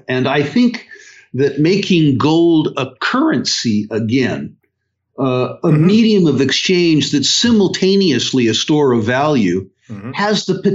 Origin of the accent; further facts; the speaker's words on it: United States; I think, and I'm speaking as an American now